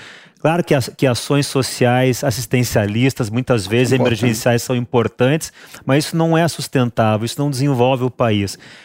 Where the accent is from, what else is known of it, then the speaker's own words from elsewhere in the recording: Rio Grande do Sul, Brazil; Eu sou do Rio Grande do Sul.